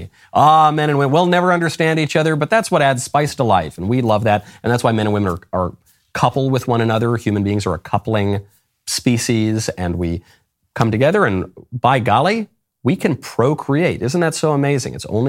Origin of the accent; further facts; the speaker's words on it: New York, United States; You know, I'm a New Yorker by upbringing, and so I care still a lot. It's very sad to see poor old Gotham descend into crime and mayhem.